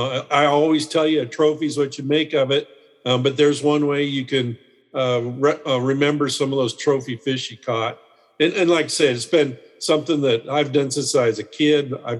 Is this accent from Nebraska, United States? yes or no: yes; North Platte, Nebraska, United States; also born or lived in Alliance; And from there, my family, we ended up in North Platte. I graduated high school in North Platte, which is a good central location